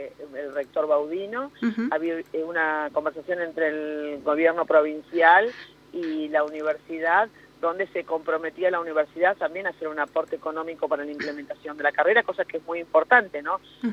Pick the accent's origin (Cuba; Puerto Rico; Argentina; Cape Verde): Argentina; Macachín, La Pampa; no soy de General Hacha, soy de Macachín.